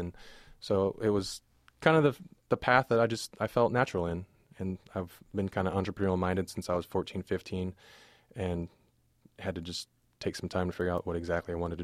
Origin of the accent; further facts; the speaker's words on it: Salem, Oregon, United States; I grew up right here in Salem. I'm born at the Salem Hospital, went to North Salem High School, and on to Chemeketa in Oregon State. So I'm a hometown boy through and through.